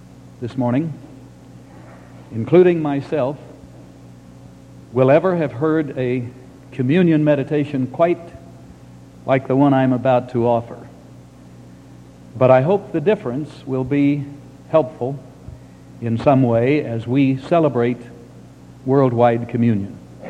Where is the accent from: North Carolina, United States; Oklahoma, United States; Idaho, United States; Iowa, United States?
Oklahoma, United States; but I grew up in Oklahoma.